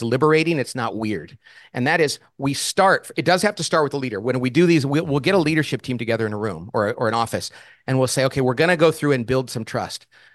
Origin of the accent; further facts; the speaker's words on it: Bakersfield, California, United States; I was a kid, I grew up in Bakersfield, California, and my mom and dad didn't go to college.